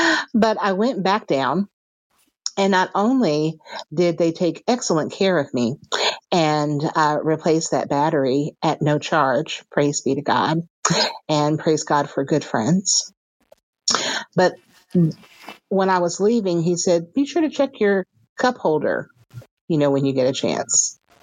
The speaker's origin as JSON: {"language": "English", "town": "Atlanta", "region": "Georgia", "country": "United States", "said": "I am hailing in from Atlanta, GA. Certainly not hot Atlanta right now, but Atlanta, GA nonetheless."}